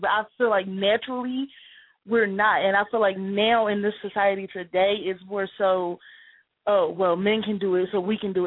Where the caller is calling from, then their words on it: Philadelphia, Pennsylvania, United States; I'm from Philly.